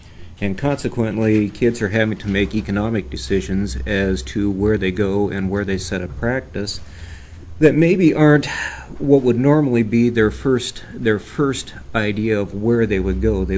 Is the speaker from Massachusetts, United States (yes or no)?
no; Juneau, Alaska, United States; And it allowed me to return here to Juneau, which was my hometown there, and establish a practice where I wanted